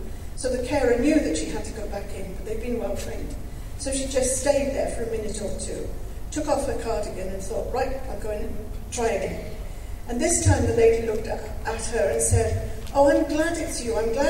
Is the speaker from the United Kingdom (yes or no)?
yes; Wales, United Kingdom; because I'm Welsh and I don't have that kind of cut glass accent.